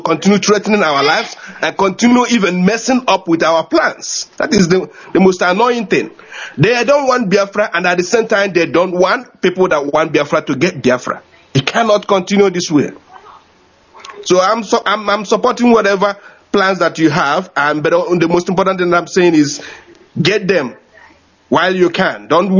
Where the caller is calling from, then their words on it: New Zealand; I'm calling you from New Zealand.